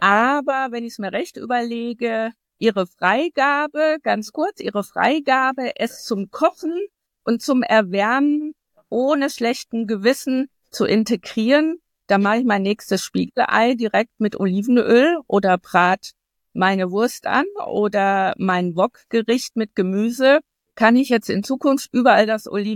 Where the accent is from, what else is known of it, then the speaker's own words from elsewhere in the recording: Germany; die ich als Deutsche in den letzten Jahren mir angelesen habe